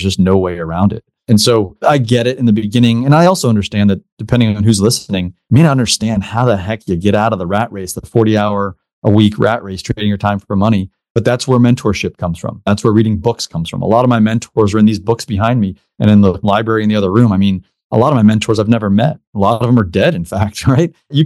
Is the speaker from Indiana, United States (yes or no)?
no; Pennsylvania, United States; a trade school in the town that I grew up in, or the area that I grew up in Pennsylvania.